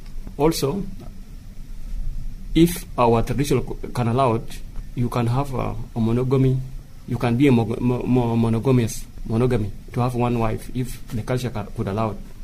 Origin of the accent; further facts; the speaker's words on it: South Sudan; I am a youth from South Sudan.